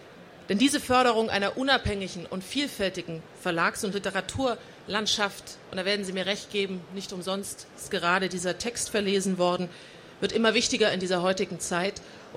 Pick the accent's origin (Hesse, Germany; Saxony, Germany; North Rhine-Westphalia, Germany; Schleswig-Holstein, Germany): Saxony, Germany; Leipzig; und ich darf mir als Leipzigerin erlauben